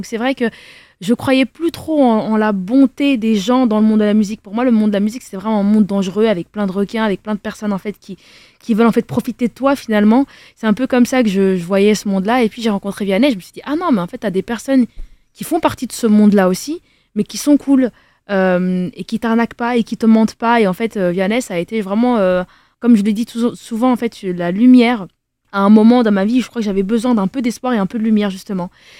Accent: Denderleeuw, Flanders, Belgium; J'ai grandi dans une commune en Belgique, en Flandre, qui s'appelle Denderleu.

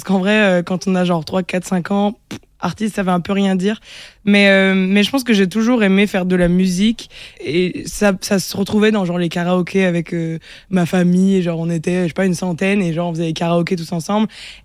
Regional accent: Montpellier, Occitanie, France; J'ai grandi à Montpellier, dans la petite banlieue de Montpellier.

